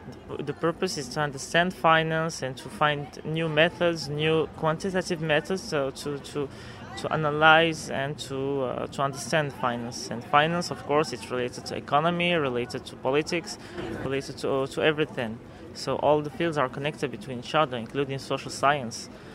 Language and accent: English; Morocco; now in Paris, France; I'm from Morocco and I live in France, in Paris.